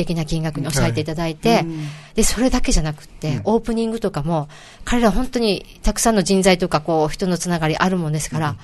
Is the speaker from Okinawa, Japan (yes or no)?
yes; Naha, Okinawa, Japan; 私、那覇の泊っていう地域で育ったんですよ。